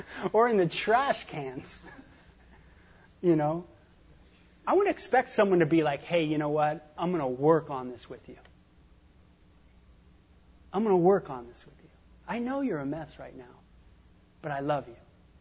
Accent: Hollywood, California, United States; and growing up in Hollywood, it was like that.

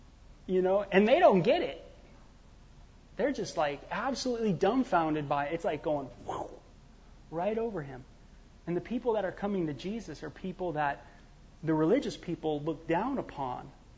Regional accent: California, United States; a pagan kid growing up in Southern California reading the Bible

